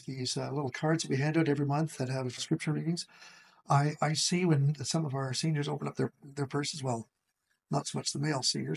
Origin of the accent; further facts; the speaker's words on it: Manitoba, Canada; Yeah, I'm a Westerner. I grew up in Manitoba on a farm.